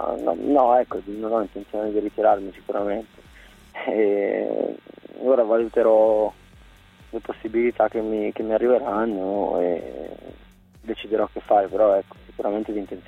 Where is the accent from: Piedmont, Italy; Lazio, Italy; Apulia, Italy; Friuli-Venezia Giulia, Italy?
Piedmont, Italy; Asti; Sì, io sono di Asti.